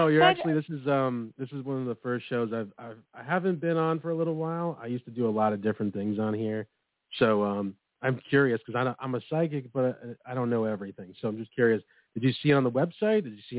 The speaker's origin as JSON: {"language": "English", "region": "New York", "country": "United States", "said": "I'm from New York, too, but I'm not in the city."}